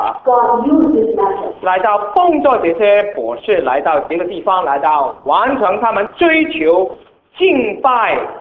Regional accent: Guangdong, China; 我们广东人，我们广东人说十五、十六这些不知道哪一个是对。

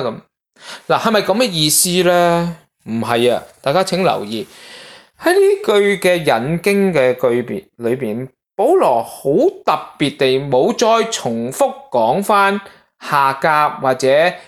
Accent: China; 比如我哋中国人，我哋今日做信耶稣

